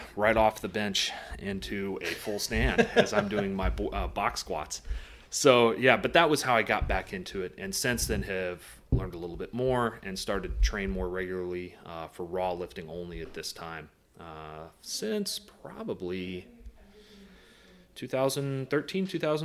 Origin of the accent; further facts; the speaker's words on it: San Diego, California, United States; San Diego. Oh, okay. Always all San Diego. I went to high school in Mira Mesa and still in San Diego now.